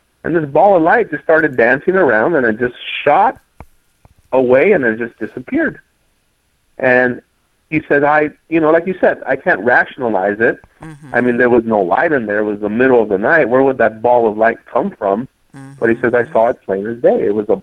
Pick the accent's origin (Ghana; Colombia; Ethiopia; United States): United States; Los Angeles, California; first language Spanish; English is a second language; I grew up in a house where we didn't speak English until I was 5 years old when I started going to school. Right. And if you know anything about East L.A., there's a, I mean, everyone speaks Spanish